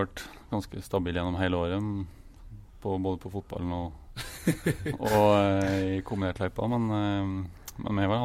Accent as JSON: {"language": "Norwegian", "region": "Telemark", "country": "Norway", "said": "jeg kommer jo fra Telemark da. Vekser opp med Odd og vekser opp med fotball"}